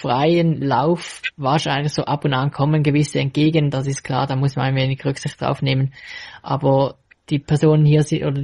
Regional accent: Switzerland; Als Schweizer ist man sich ja schon eher gewohnt, dass es schnell mal hügelig sein kann und dass es nicht lange gerade Strecken gibt, sondern immer viele Unterbrechungen haben, weil einfach unsere Distanzen kurz sind.

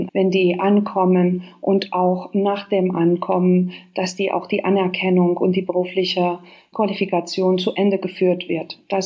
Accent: Spain; German is a second language; moved away as an adult; now in Germany; Ich bin selber Spanierin und hatte auch diese Situation nach meiner Ausbildung.

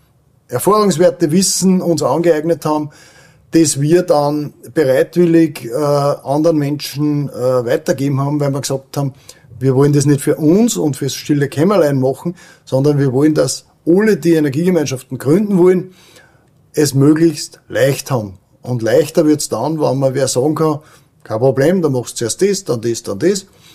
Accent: Weizenkirchen, Upper Austria, Austria; Ich komme aus Weizenkirchen und bin dort in der Gemeindepolitik als Gemeindevorstand

